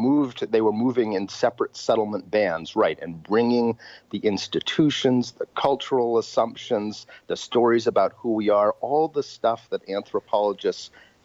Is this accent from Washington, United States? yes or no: no; Maine, United States; Not so much my home state of Maine or Wisconsin